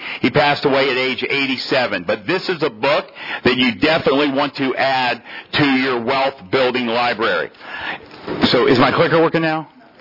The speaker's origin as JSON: {"language": "English", "town": "Port Orange", "region": "Florida", "country": "United States", "said": "I'm actually from Port Orange, Florida. I live about an hour east of Orlando and in a little town called Port Orange next to Daytona Beach."}